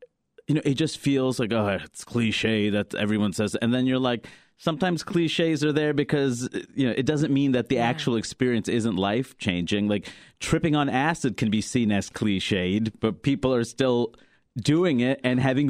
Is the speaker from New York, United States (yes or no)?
yes; Queens, New York, United States; It's like, Queens, no, where are you really from?